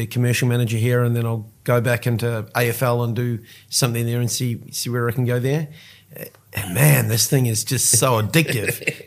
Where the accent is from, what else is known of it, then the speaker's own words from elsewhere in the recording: New Zealand; moved away as an adult; I'm a New Zealander.